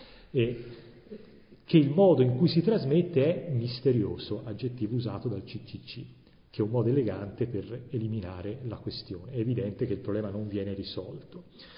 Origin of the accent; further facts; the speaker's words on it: Florence, Tuscany, Italy; Qui, visto che sono fiorentino